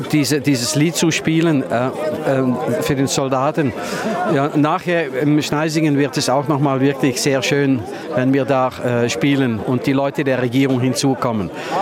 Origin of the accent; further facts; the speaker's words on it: Netherlands; German is a second language; now in Switzerland; kann ich mich bei uns in Holland nicht erinnern